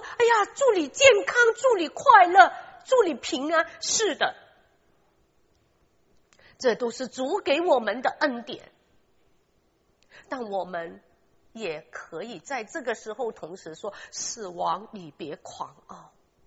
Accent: China; now in United States; 我们从中国来到美国

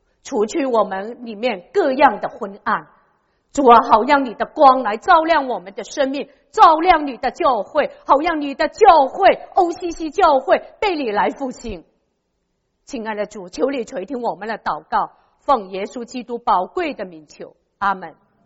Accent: China; 在我们中国人这个是已经很熟悉的 排第一的总是最重要的

